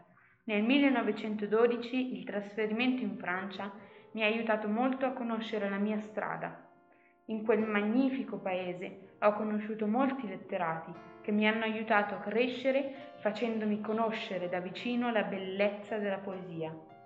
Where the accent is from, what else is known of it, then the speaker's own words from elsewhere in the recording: Egypt; Sono nato in Egitto da genitori toscani, emigrati per la costruzione del canale di Suez.